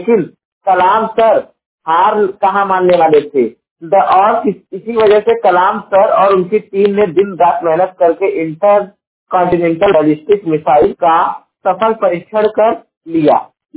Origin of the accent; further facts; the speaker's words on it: Jaunpur, Uttar Pradesh, India; मैं उत्तर प्रदेश के जौनपुर जिले का निवासी हूँ।